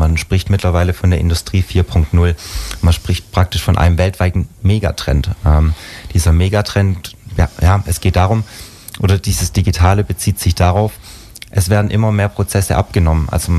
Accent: Baden-Württemberg, Germany; Ich komme aus der Region Kirchheim-Nürtingen.

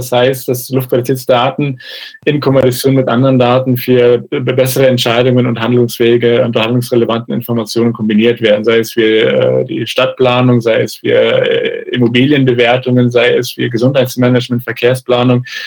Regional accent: Cairo, Cairo Governorate, Egypt; In meiner Heimatstadt in Kairo

